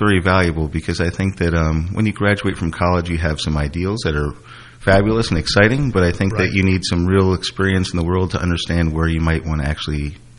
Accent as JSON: {"language": "English", "town": "Bridgewater", "region": "New Jersey", "country": "United States", "tie": "born or raised there", "also_born_or_lived": "Jacksonville, United States", "said": "I actually was born and raised in Bridgewater, went away for college for a number of years and some other things for work. Came back to New Jersey in 1999, and have been here since."}